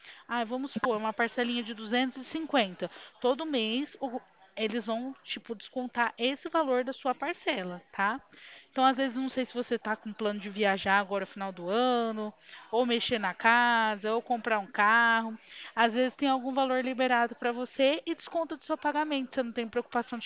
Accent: Bebedouro, São Paulo, Brazil; Olha, eu sou aqui de Bebedouro, São Paulo.

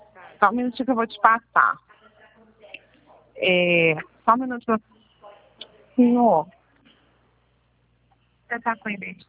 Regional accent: Itaguaí, Rio de Janeiro, Brazil; eu sou do município de Itaguaí.

